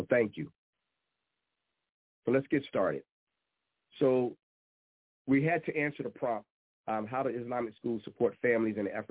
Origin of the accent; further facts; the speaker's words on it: Virginia, United States; moved away as an adult; now in Washington, United States; I'm originally a North Carolinian. Well, my parents are North Carolinians. I was born and raised in Virginia, and in my bio, you see that I moved to the D.C. metro area in 2014.